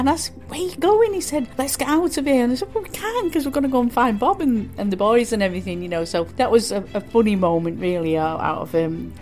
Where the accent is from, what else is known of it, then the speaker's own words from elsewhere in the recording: Hulme, North West England, United Kingdom; born there; I was born in Hume, and I've always loved Manchester, and I can't imagine living anywhere else in the whole world, because Manchester is my town